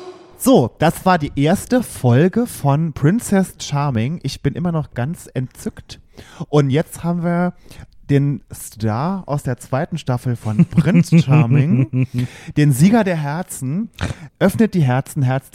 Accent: Saarland, Germany; Aus Saarbrücken, ja, die Saarländerin aus meiner alten Heimat.

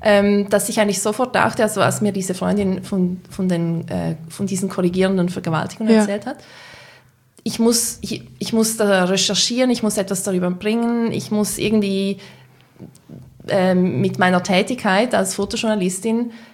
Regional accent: Switzerland; als Schweizer Journalisten.

